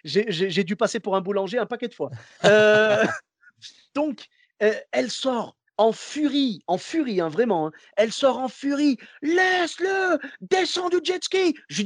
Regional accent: Morocco; Ah, écoute, je suis marocain jusqu'au bout.

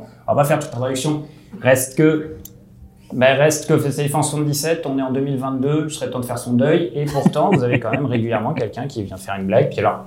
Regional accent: France; now in Canada; Je pense que vous avez compris que j'étais français à mon accent.

